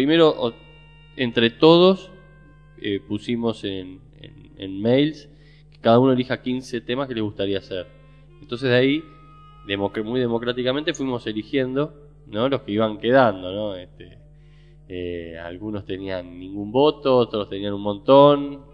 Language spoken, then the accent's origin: Spanish; Buenos Aires, Argentina; born there; viste, los 6 músicos más nuestro manager Horacio, todos nacimos en Capital